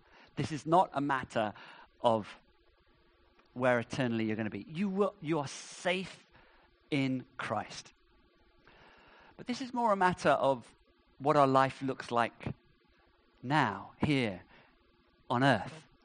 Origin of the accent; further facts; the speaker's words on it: United Kingdom; Please, I'm British.